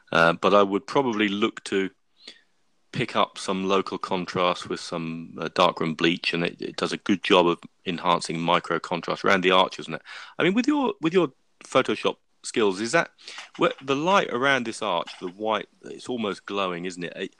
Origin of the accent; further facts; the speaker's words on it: Great Yarmouth, East of England, United Kingdom; I'm now looking at my, well, Norfolk Broadshot. So it's my, you know, I'm Great Yarmouth is my hometown.